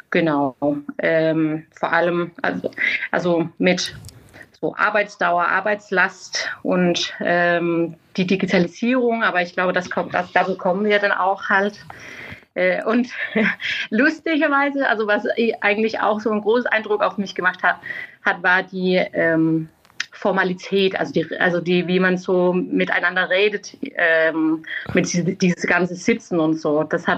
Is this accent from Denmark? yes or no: yes; Denmark; German is a second language; now in Berlin, Germany; ich bin 31 Jahre alt. Ich wohne in Berlin seit 2021 und seit 22 bin ich Dänin in dem deutschen Gesundheitssystem